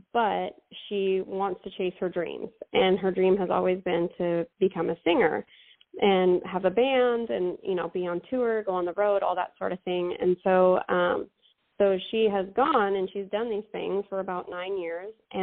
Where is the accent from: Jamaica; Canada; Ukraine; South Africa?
Canada; also born or lived in Washington / Oregon; now in Texas, United States; I was born in Canada, raised there for a bit, and still Canadian, I don't have my citizenship here yet, so still Canadian. We spent time in Washington, and then we ended up in Oregon for about 15 years